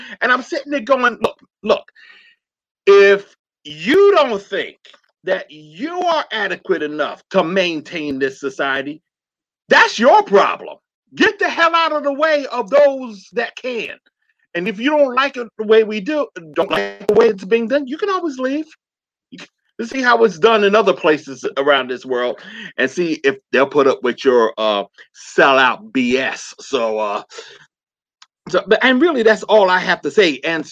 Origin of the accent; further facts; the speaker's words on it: New Brunswick, New Jersey, United States; I mean, he's from my hometown, New Brunswick.